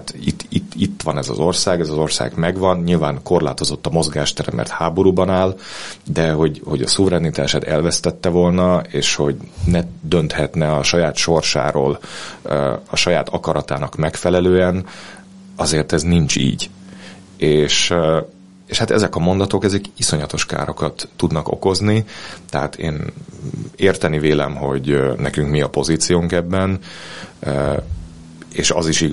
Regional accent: Hungary; Sok éves tapasztalatom, hogy magyarként elvetődök bárhová a világban

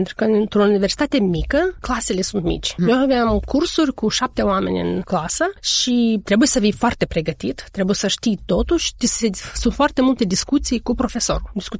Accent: Moldova; now in Kansas, United States; am venit din Moldova jumătate de ani în urmă, ce vrei de la mine?

